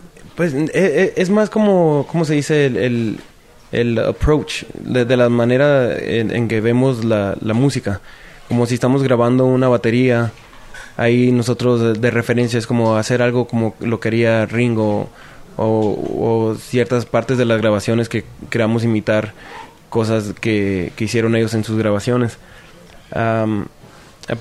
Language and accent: Spanish; Nogales, Sonora, Mexico; crecí en Nogales, Sonora, la cumbia es algo con lo que yo crecí, que ya la traigo en la sangre, en el DNA.